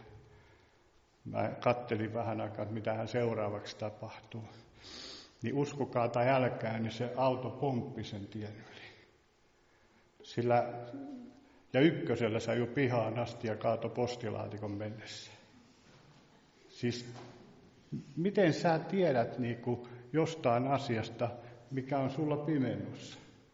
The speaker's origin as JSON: {"language": "Finnish", "region": "Päijänne Tavastia", "country": "Finland", "tie": "born or raised there", "said": "me asuttiin tuossa Merrasjärven suoralla, tai se mun kotipaikka oli siellä, ja me asuttiin Mukkulassa toisella puolella tietä"}